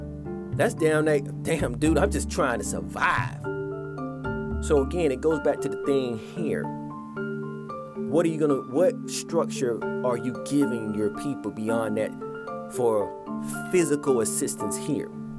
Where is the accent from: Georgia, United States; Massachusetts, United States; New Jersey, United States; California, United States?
Georgia, United States; Atlanta; So because I'm from Atlanta.